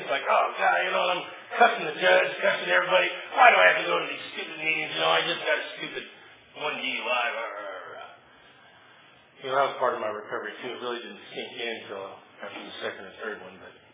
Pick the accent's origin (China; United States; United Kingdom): United States; Tulare, California; I'm here from Tulare, California. I live in Motel 6.